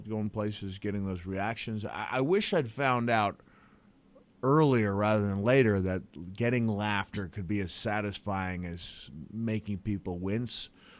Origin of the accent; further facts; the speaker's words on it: New York, United States; Well, I knew I'd get a certain amount of comps, but I'm from New York, so I knew a place would be rocking with … friends and family.